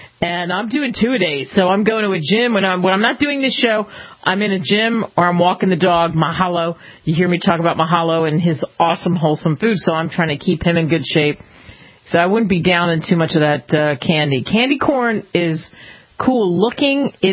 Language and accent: English; Pennsylvania, United States; I grew up outside of Hershey, PA. I mean, not right there, but not too far.